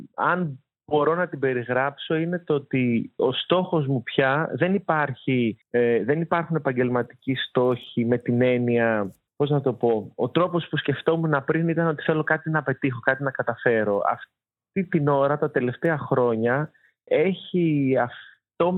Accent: Thessaloniki, Central Macedonia, Greece; στη Θεσσαλονίκη, την ιδιαίτερη πατρίδα μου

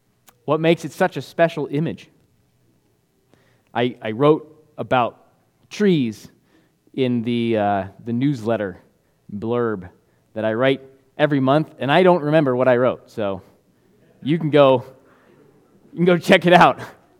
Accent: Denver, Colorado, United States; wow, growing up in Denver.

